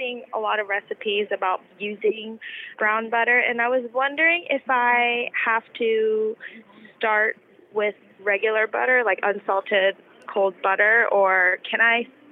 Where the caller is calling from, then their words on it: Pittsburgh, Pennsylvania, United States; I live in Pittsburgh, Pennsylvania.